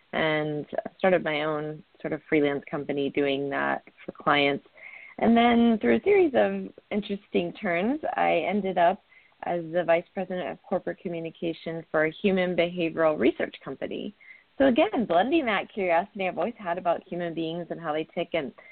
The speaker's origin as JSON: {"language": "English", "region": "Southwest", "country": "United States", "tie": "born or raised there", "said": "So my background is in journalism. I was raised in the Southwest and always had a love of language and a love of reading and literature and writing"}